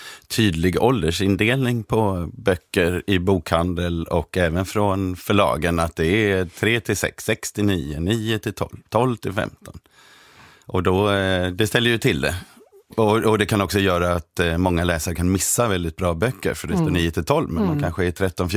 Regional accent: Skåne, Sweden; Ja, jag är från Skåne

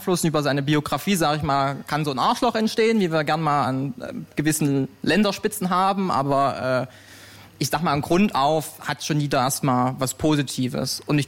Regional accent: East Germany, Germany; Ich komme aus Ostdeutschland.

